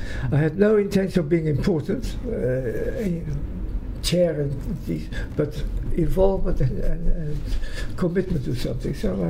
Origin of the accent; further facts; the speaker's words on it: New Zealand; And I came actually from New Zealand as a Dutch New Zealander.